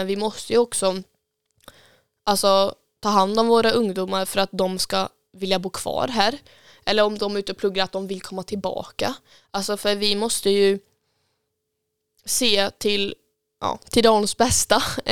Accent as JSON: {"language": "Swedish", "town": "Tidaholm", "region": "Västra Götaland County", "country": "Sweden", "tie": "born or raised there", "said": "Det är liksom, men här växte jag upp till exempel. Jag kanske också vill att mina barn ska växa upp här och se ett liksom, Tidaholm på det sättet."}